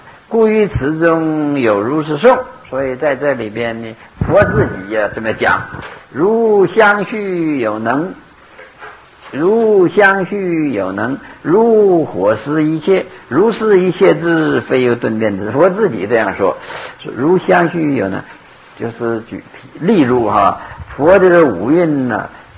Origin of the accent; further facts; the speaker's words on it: Northeast China, China; 还是你们说的对，我是东北人的土话，没错。